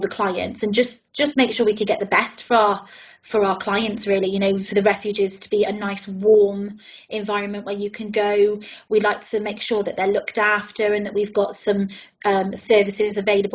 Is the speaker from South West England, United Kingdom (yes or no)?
yes; South West England, United Kingdom; accent: Somerset; Now, my Somerset accent was coming through then, wasn't it, later?